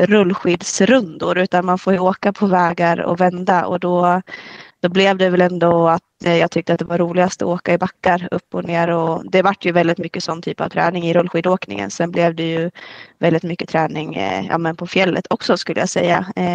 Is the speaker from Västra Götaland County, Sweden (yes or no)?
no; Falun, Dalarna County, Sweden; jag är ju från Dalkulla. Född och uppvuxen i Falun, eller lite utanför Falun. Ett litet ställe som heter Hosjö.